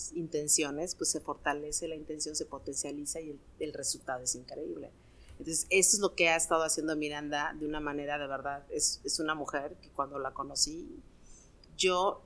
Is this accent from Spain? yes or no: no; Caribbean, Mexico; vivo en Cancún, soy originaria del Caribe.